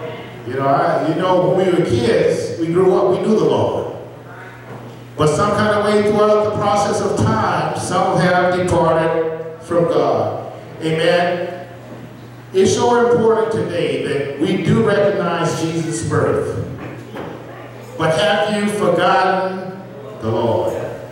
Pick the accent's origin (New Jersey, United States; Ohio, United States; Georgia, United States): Georgia, United States; Atlanta; Now, I already told you, you know, I'm from Atlanta.